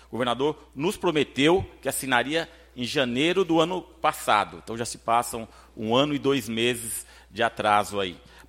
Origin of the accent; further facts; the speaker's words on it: Cotia, São Paulo, Brazil; Sou da cidade de Cotia, aqui ao lado, que faz divisa também com Ibiúna.